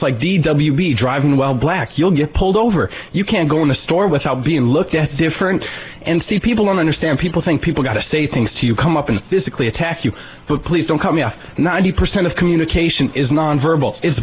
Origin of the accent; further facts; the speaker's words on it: Minot, North Dakota, United States; I come from Minot, North Dakota, and that place is an extremely racist place, and I partially left there to try and not fall into the same trap